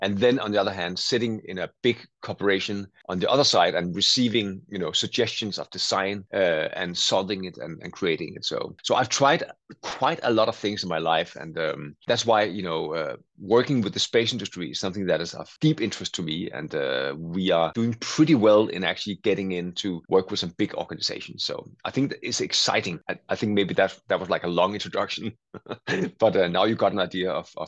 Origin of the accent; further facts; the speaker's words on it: Denmark; accent: Denglish; English is a second language; you could say I'm Danish, as you can probably hear in my accent is called Denglish. So we try our best, but it will always be recognized. Sometimes they think we're German, but we are not. We are, or Dutch, but we are Danish.